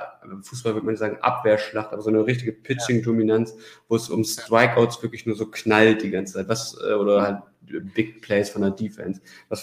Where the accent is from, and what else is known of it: Hamburg, Germany